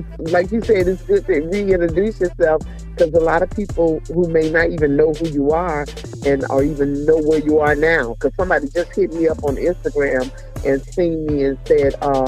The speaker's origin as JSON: {"language": "English", "town": "Gainesville", "country": "United States", "tie": "born or raised there", "said": "So born and raised in Gainesville, and so seven kids and pastor PK, so pastor's kid, and I'm still doing what I do, still singing"}